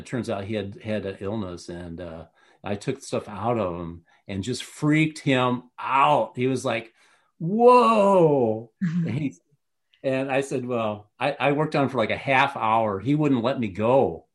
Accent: Puerto Vallarta, Jalisco, Mexico; from Puerto Vallarta, Mexico.

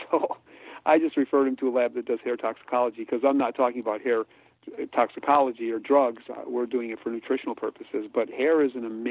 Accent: Wisconsin, United States; I grew up in Wisconsin for 50 years.

